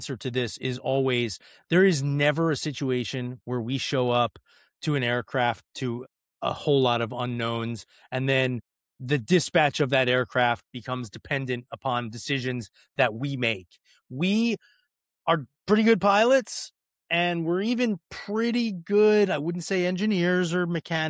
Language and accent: English; Cherry Hill, New Jersey, United States; also born or lived in Philadelphia; I currently live in Cherry Hill, New Jersey, about 15 minutes from downtown Philadelphia. I grew up actually in Cherry Hill, New Jersey, on the west side of Cherry Hill, from fourth grade on. Prior to that, I lived in Northeast Philly, Northeast Philadelphia.